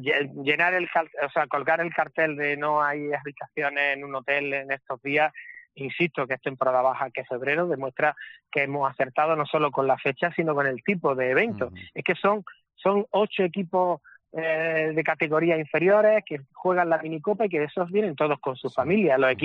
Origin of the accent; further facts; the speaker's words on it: Granada, Andalusia, Spain; esa afición que creo que como muchos granadinos tenemos habitualmente